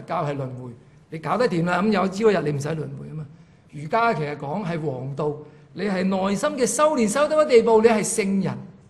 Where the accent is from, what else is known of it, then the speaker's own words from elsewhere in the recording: Hong Kong; 我们香港人经常都是这样说的。